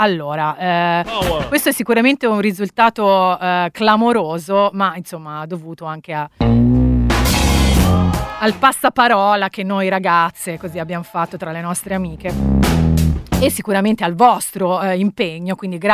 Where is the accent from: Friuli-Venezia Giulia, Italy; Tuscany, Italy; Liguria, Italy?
Tuscany, Italy; Pisa; l'Empoli non lo posso accettare, da pisana io